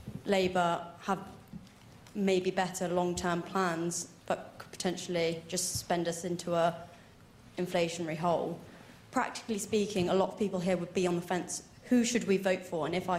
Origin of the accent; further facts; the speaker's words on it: Birmingham, West Midlands, United Kingdom; I work in investment banking. I'm from Birmingham.